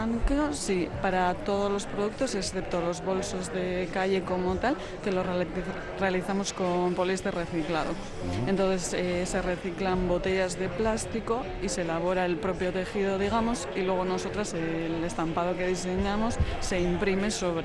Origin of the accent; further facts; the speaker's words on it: Ermua, Basque Country, Spain; now in Amorebieta, Spain; Yo soy de Ermua, pero vivo hace nada, 3 añitos en Amorebieta